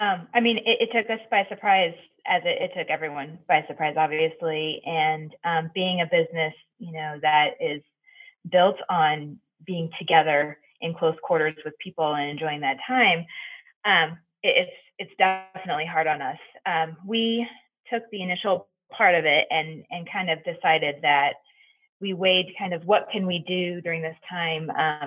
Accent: Chicago, Illinois, United States; I mean, we're from Chicago, really? So a deep dish pizza and an Italian beef are always going to be on top.

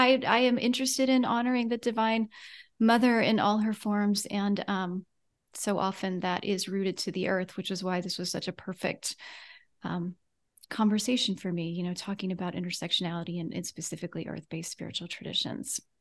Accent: Georgia, United States; I grew up in the Deep South in Georgia, was raised as a Southern Baptist

